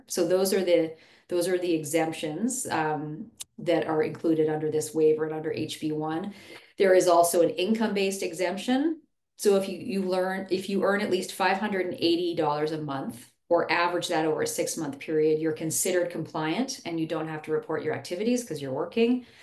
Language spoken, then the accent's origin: English; Bozeman, Montana, United States; When I was growing up in Bozeman, we didn't have any homelessness.